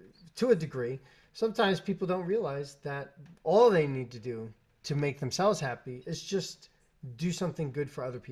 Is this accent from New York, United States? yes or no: yes; New York, United States; still consider myself a New Yorker. That's where I grew up. That's my home.